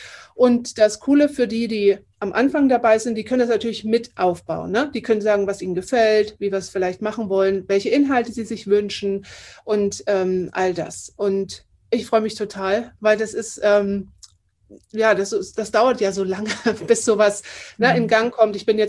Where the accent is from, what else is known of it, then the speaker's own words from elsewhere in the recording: Germany; first language German; jetzt biete ich speziell was auch in Deutschland, ist ja für mich auch schöner, ne? Weil es ist ja meine Muttersprache.